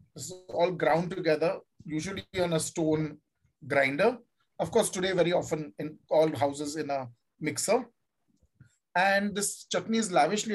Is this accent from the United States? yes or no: no; India; But when I was growing up in India, cold drinks was something that you had at parties.